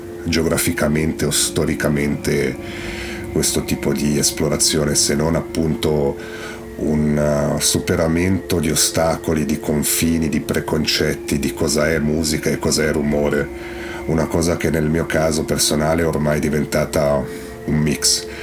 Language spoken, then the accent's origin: Italian; Camedo, Ticino, Switzerland; now in Cadenazzo, Switzerland; Sono di Camedo, attualmente abito a Cadenazzo.